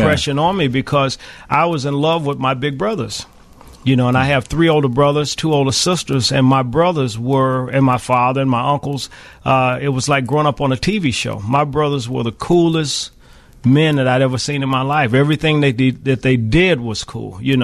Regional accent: Chicago, Illinois, United States; also born or lived in Mississippi; No, I was born in Chicago.

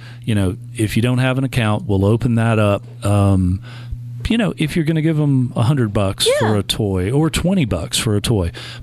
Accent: Gulf Coast, United States; I'm in credit union land, you know, proper now, but I grew up on the Gulf Coast and have been a member of Keesler Federal Credit Union for years.

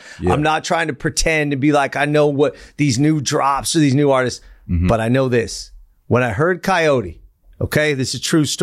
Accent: California, United States; I'm from the Valley. I don't know a ton about Lennox.

